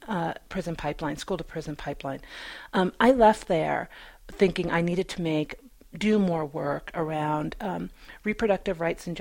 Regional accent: North Dakota, United States; And so I grew up in North Dakota. I grew up in a very rural area.

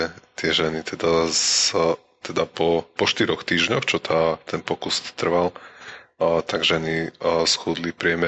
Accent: Spiš, Slovakia; Ja som zo Spiša, ja to môžem nevedieť.

